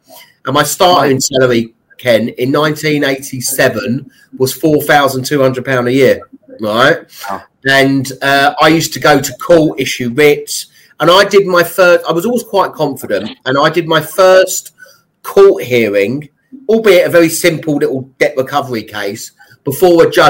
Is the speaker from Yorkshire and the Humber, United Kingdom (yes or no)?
no; Kenton, London, United Kingdom; I was from London originally. I was from Kenton originally, near Wembley. And then I moved back to London when I was 18 in North London.